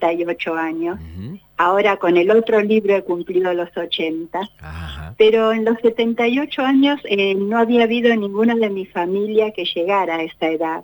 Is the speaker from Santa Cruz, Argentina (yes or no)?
no; Buenos Aires, Argentina; born there; yo nací en Colombres 145 en Buenos Aires.